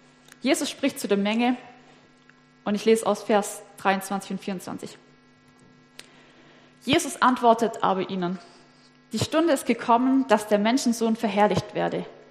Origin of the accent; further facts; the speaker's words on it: Neuffen, Baden-Württemberg, Germany; Ursprünglich komme ich aus Neuffen, das ist bei Metzingen-Nürtingen in der Nähe.